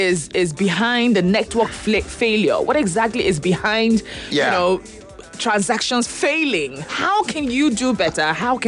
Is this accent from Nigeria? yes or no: yes; Egbeda, Lagos, Nigeria; from Egbeda.